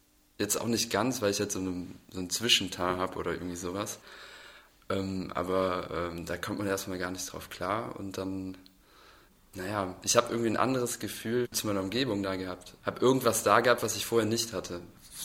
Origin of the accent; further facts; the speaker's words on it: Cologne, North Rhine-Westphalia, Germany; da, wo ich aufgewachsen bin, also in Zollstock, da gab es zu der Zeit, glaube ich, was weiß ich, so in den 80ern oder so, wahrscheinlich noch nicht so viele dunkelhäutige Kinder.